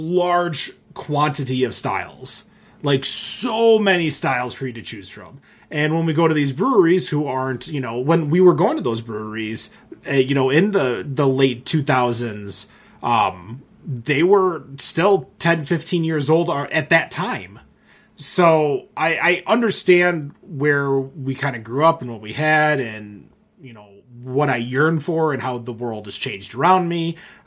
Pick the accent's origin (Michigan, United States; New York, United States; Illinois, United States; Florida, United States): Michigan, United States; Warren; us growing up in Warren